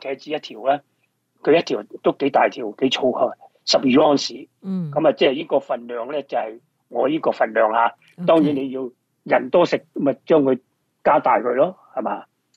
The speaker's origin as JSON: {"language": "Cantonese", "country": "China", "said": "咁我哋中国人咧，多数咧就系做咩啊？可以炒啦，可以即系蒸啦、煮啦"}